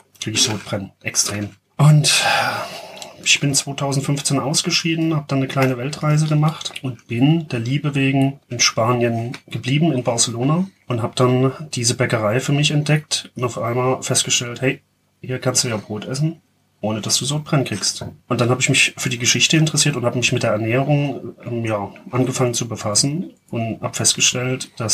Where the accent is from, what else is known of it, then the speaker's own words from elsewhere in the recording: Weinböhla, Saxony, Germany; Und dann will ich es als erstes in meiner Heimatstadt machen. Und so habe ich es gemacht. Auch etwas bockig, etwas stur. Ich habe in der Corona-Hauptsaison angefangen, hier in Weinböhla zu produzieren.